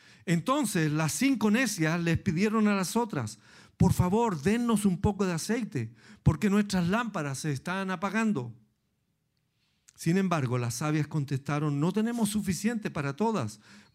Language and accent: Spanish; Chile; Pero, aun cuando hemos tenido terremotos tremendos, 1906 en mi país, ¿no? En Chile, 1937, 1960, 1985.